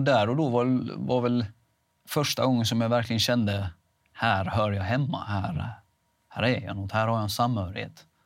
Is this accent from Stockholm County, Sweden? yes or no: no; Veinge, Halland County, Sweden; Och Veinge är ju där jag kommer ifrån